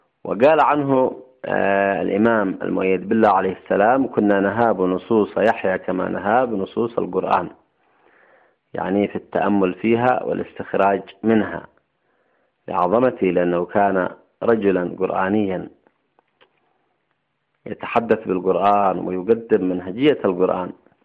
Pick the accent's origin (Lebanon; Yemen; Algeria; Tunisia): Yemen